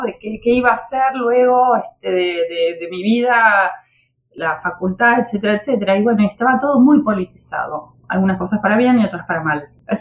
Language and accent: Spanish; Argentina; creo que eso también habla de lo que somos nosotros argentinos